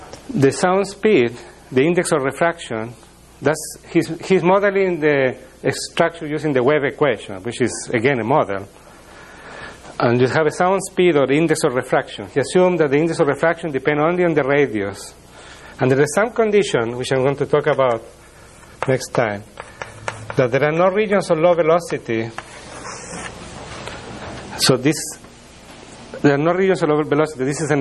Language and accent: English; Chile; My country is, I come from Chile